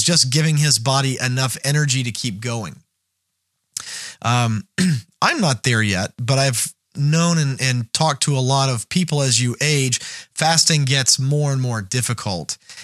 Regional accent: United States; And so as an American, this is like a huge deal.

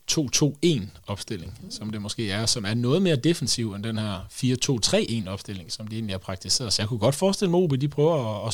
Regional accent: Kolding, Region of Southern Denmark, Denmark; Jeg er jo gammel Kolding-dreng, så ja.

